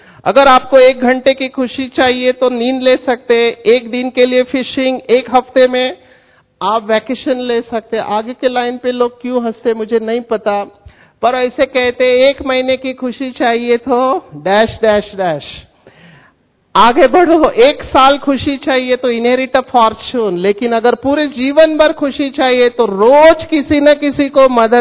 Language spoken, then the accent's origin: Hindi; Mumbai, Maharashtra, India; मेरा बचपन स्लम में गया, झोपड़पट्टी में। मैं मुंबई के स्लम में बड़ा हुआ, विक्रोली में, रेलवे ट्रैक को लग के। अभी हमारे घर में किसी को अंग्रेजी नहीं आता, 10th तक पढ़ाई मराठी में हुआ।